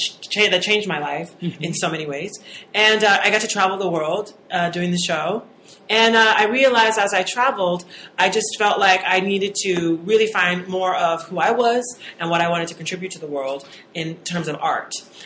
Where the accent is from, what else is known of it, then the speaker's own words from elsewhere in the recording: Columbus, Georgia, United States; moved away as an adult; now in New York, United States; I moved from Columbus, Georgia, which is a small town that people don't really know about. It's an hour and a half from outside of Atlanta. And I usually say Atlanta, but I figure, you know what? Columbus needs some love.